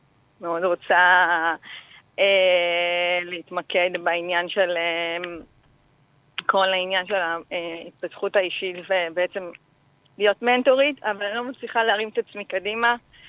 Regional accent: Rishon LeZion, Central District, Israel; אני מראשון.

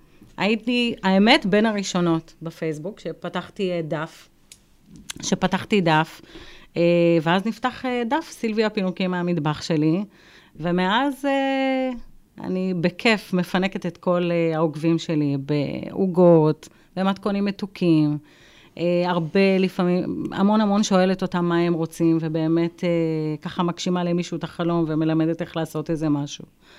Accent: Haifa, Haifa District, Israel; also born or lived in Rehovot; ובגיל שלוש עברתי לחיפה, עם אחותי וההורים שלי.

